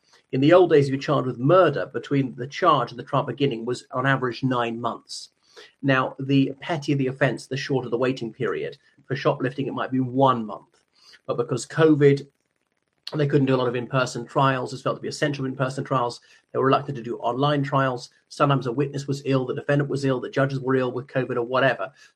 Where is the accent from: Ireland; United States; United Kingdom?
Ireland; from Ireland.